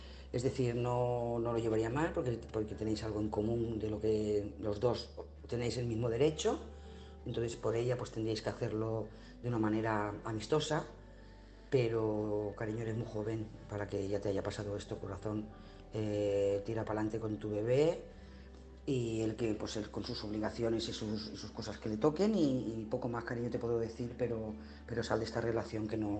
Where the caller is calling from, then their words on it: Lloret de Mar, Catalonia, Spain; de Lloret de Mar.